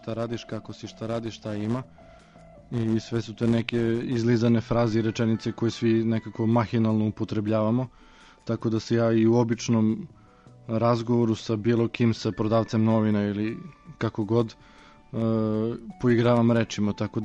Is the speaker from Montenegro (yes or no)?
no; Southern and Eastern Serbia, Serbia; accent: Leskovac dialect; first language Leskovac dialect; ja pišem na inostranom jeziku, a to je ovaj književni srpski, a moj prvi jezik je leskovački.